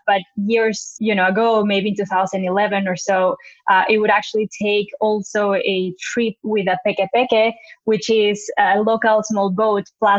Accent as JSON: {"language": "English", "country": "Peru", "moved": "yes", "lives_now": "United States", "said": "I am originally from Peru, but I've been in the U.S. for a few years."}